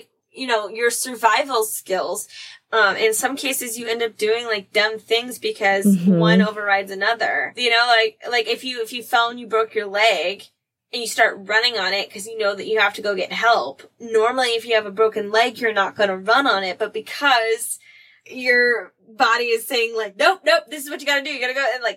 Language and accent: English; United States; So I'm an American. I can do that.